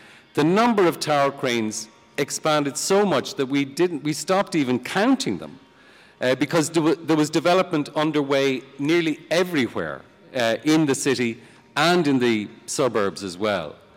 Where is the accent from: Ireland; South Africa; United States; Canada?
Ireland; The boom also, I think, did something to our psyche as Irish people